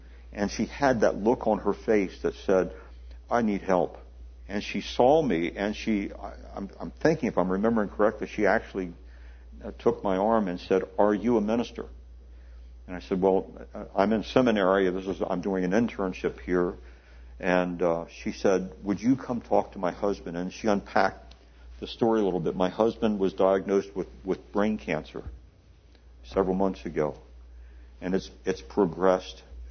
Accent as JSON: {"language": "English", "town": "Hagerstown", "region": "Maryland", "country": "United States", "tie": "born or raised there", "said": "Some years ago, I was doing an internship in near my hometown, Hagerstown, Maryland."}